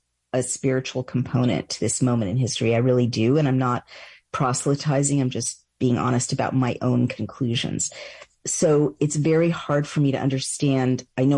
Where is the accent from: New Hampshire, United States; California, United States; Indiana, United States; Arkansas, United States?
California, United States; I mean, I'm from California, so I'm getting a little bit kind of, Eastern versus Western here